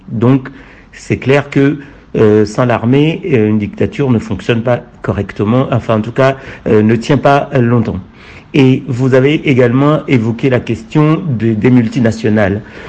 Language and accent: French; Togo; on a du djihadisme chez nous au Togo